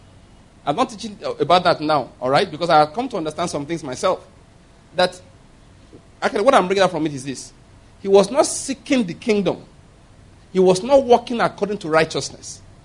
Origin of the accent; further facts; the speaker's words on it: Anambra, Nigeria; because I am from Anambra State, I cannot marry the brother that is from Enugu State.